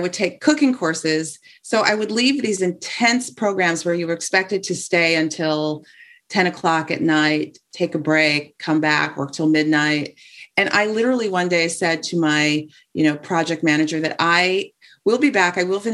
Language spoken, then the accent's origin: English; Los Angeles, California, United States; Yeah, so I am from Los Angeles. I'm an only child